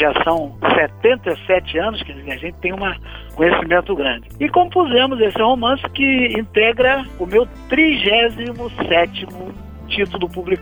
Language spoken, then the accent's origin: Portuguese; Rio de Janeiro, Brazil; vivendo as várias localidades no Rio de Janeiro. Nasci no Irajá. Do Irajá eu me passei mais para próximo do centro, né? Para a Zona Norte, propriamente dito. Morei no Lins de Vasconcelos, morei no Grajaú, morei na Tijuca. Finalmente morei em Vila Isabel